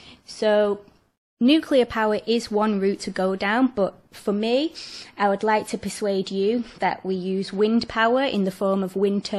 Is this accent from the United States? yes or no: no; England, United Kingdom; I'm a scientist from England